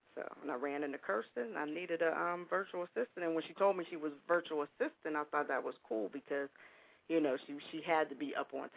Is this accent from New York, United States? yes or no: no; Pennsylvania, United States; and I'm from outside of Pittsburgh.